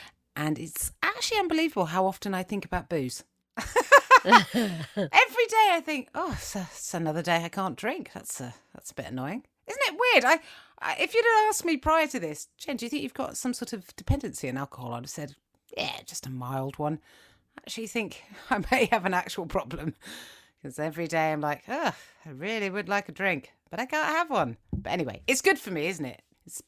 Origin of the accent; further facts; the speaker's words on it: United Kingdom; I'm British